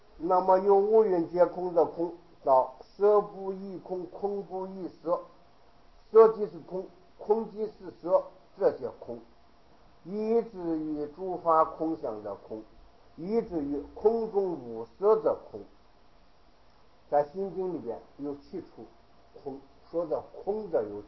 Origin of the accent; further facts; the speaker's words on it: Henan, China; accent: Henan dialect; 我是河南人，说的一口河南话